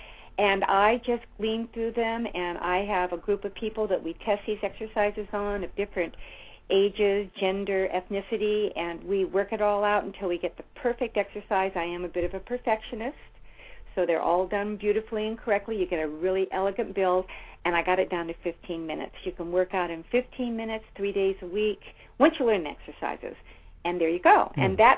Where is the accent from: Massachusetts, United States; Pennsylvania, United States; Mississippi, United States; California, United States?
California, United States; Berkeley; First of all, I was born and brought up in Berkeley, California.